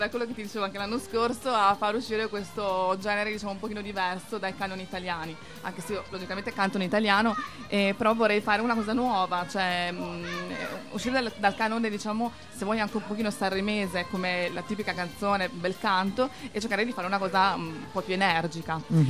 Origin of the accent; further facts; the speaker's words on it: Correggio, Emilia-Romagna, Italy; Sì, da Correggio.